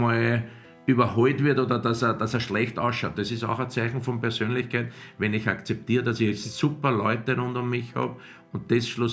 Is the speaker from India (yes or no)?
no; Austria